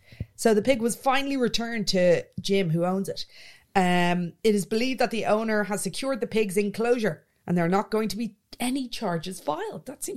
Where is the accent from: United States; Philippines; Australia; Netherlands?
Australia; I'm Australian.